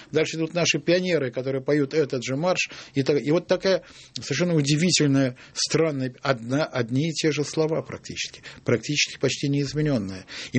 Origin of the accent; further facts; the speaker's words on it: Saint Petersburg, Russia; потому что я ленинградец, я блокадник.